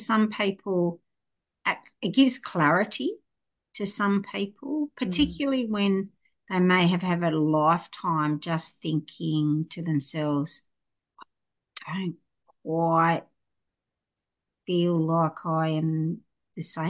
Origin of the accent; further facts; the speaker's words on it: Tasmania, Australia; I grew up in Tasmania and then did a lot of moving in my adult years around sort of different places.